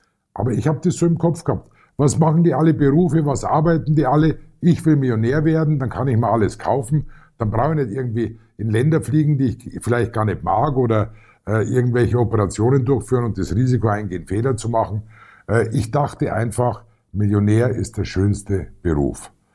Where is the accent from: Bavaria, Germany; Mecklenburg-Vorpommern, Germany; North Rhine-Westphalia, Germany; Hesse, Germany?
Bavaria, Germany; Regensburg; Ich bin in Regensburg in einem Viertel aufgewachsen, das damals, ja so kann man sagen, ein Problemviertel war. Man sagt auch in vielen Städten ein Glasscherbenviertel. Es hatte einen sehr hohen Ausländeranteil, damals bereits